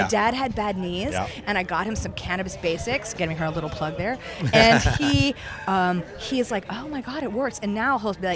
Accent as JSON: {"language": "English", "town": "Charleston", "region": "South Carolina", "country": "United States", "said": "And I'm from the South, from Charleston."}